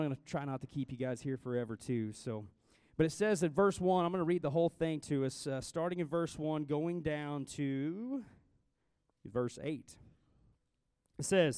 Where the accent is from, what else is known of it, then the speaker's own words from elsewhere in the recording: Missouri, United States; I'm from Southwest Missouri. No offense, teachers at Marshfield, but I did go to Marshfield for a season of my life. Then I went to Conway.